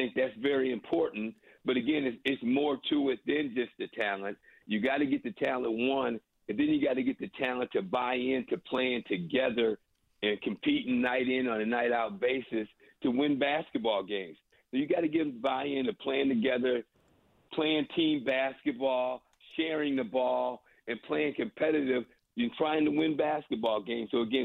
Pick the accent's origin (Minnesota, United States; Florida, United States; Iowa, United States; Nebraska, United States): Iowa, United States; Clinton; growing up in Clinton, Iowa, I was very familiar with DePaul basketball, watching it on WGN Channel 9.